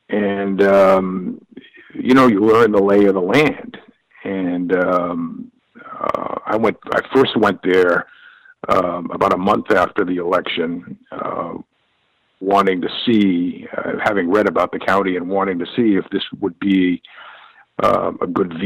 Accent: Boston, Massachusetts, United States; And, you know, I'm from Boston, and that's a real blue bubble.

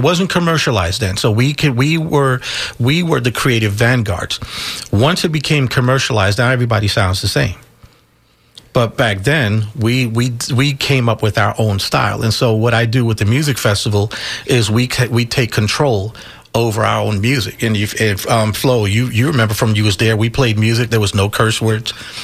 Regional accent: Brooklyn, New York, United States; now in Tampa, United States; I'm originally from Brooklyn, New York, repping Brooklyn, now calling Tampa my home.

